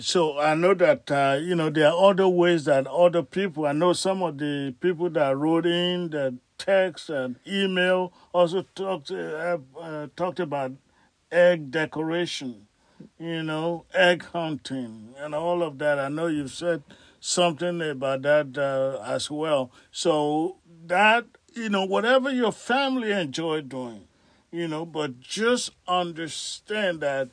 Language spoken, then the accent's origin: English; Nigeria; And I know where I grew up in Nigeria